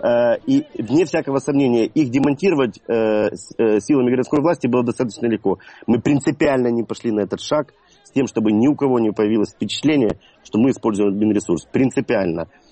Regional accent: Kyiv, Ukraine; Я київлянин, я родился в Києві.

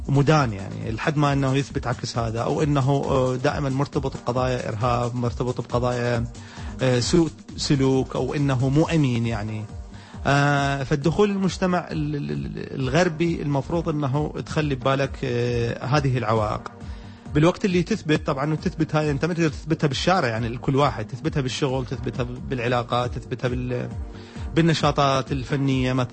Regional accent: Baghdad, Baghdad Governorate, Iraq; التحيات طبعا لمدينتي البغداد بشكل عام أولا

